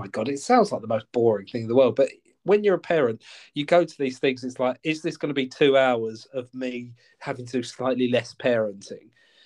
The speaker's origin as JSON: {"language": "English", "town": "Westcliff", "region": "East of England", "country": "United Kingdom", "said": "And then I gave my son a go, and he'd never shot a gun before, even though we're from Westcliff."}